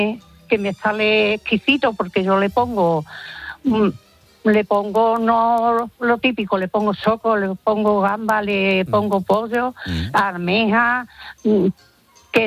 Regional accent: Sanlúcar de Barrameda, Andalusia, Spain; Yo no sé si por mi forma de hablar sabe a dónde pertenezco.

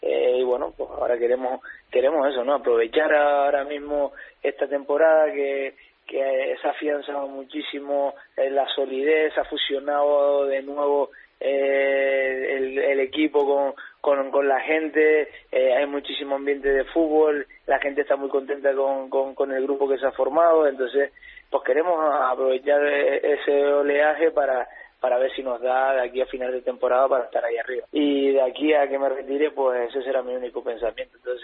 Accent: Canary Islands, Spain; la gente que somos de Tenerife

